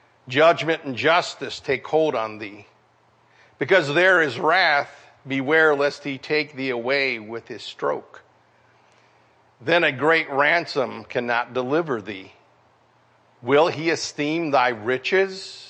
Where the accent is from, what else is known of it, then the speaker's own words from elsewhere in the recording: United States; born there; I'm not saved because I was born in America